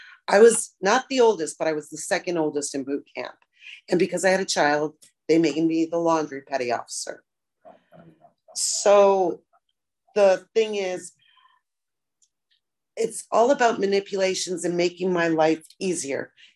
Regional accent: Illinois, United States; It's a very small town. I grew up outside of Chicago. So that was like culture shock.

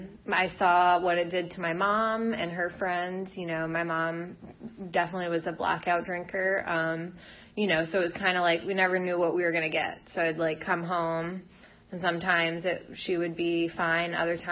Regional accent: Rhode Island, United States; I grew up in Rhode Island. I grew up in an alcoholic house.

